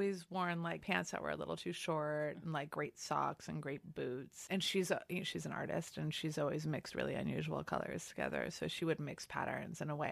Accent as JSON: {"language": "English", "town": "Los Angeles", "region": "California", "country": "United States", "tie": "born or raised there", "said": "I'm from LA. I grew up in Los Angeles."}